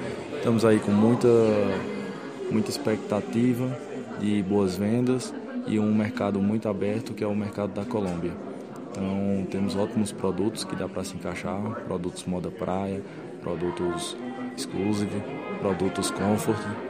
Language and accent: Portuguese; Juazeiro do Norte, Ceará, Brazil; viemos de Juazeiro do Norte, Ceará, Brasil.